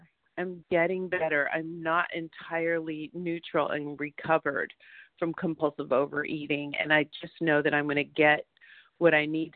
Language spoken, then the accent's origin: English; Santa Monica, California, United States; from Southern California. I'm in Santa Monica.